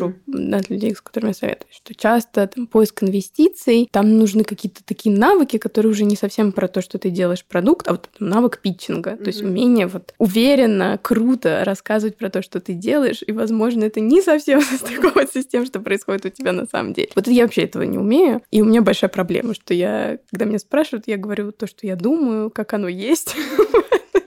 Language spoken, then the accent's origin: Russian; Moscow, Russia; born there; я родилась в Москве, да, это, наверное, лучше, чем в деревне, даже точно, по возможностям.